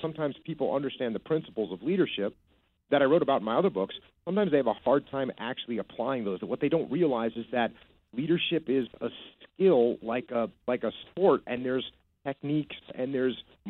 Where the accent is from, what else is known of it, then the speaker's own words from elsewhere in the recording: East Coast, United States; I grew up on the East Coast. I grew up in the hardcore scene